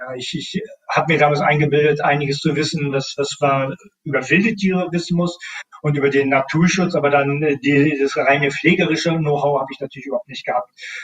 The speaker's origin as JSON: {"language": "German", "region": "Northern Germany", "country": "Germany", "said": "ich komme aus Norddeutschland"}